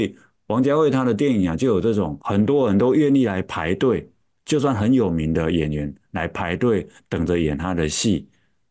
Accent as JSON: {"language": "Chinese", "country": "Taiwan", "tie": "born or raised there", "said": "我们台语叫做溃靠，你看这个溃靠，我们土生土长的台湾人，一听就知道那是什么意思。"}